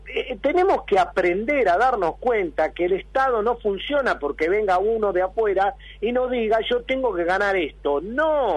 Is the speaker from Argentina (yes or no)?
yes; Argentina; a vivir por lo nuestro como corresponde como argentinos